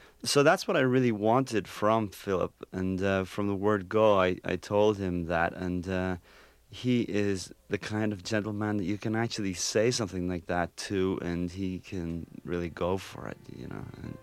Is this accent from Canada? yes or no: no; Ireland; growing up in Ireland, in a place where there's not a sky in the clouds instead of a cloud in the sky.